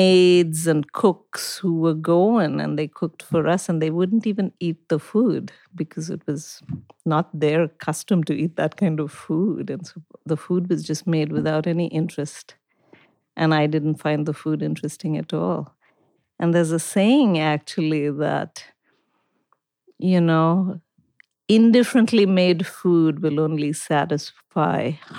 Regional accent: Goa, India; And so I grew up in Goa, where it was, you know, a Portuguese colony for almost 500 years.

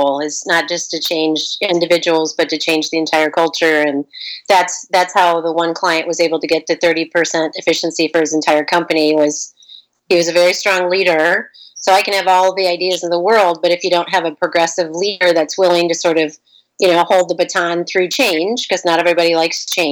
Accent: Bloomington, Illinois, United States; So I grew up in central Illinois, in Bloomington, Illinois. And it's kind of funny. I went to college in Bloomington, Indiana. And so when I moved to Minnesota

